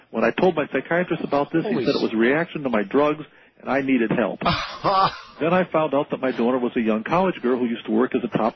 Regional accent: Hawaii, United States; And I know speaking now as a Hawaiian

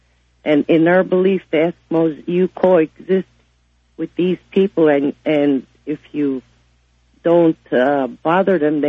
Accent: Kenai, Alaska, United States; I'm from Kenai, Alaska.

